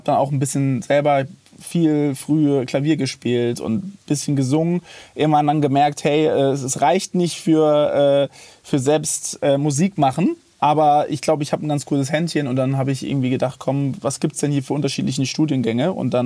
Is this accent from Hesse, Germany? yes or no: no; Heidelberg, Baden-Württemberg, Germany; ich komme zwar auch aus Heidelberg, also liegt direkt neben Mannheim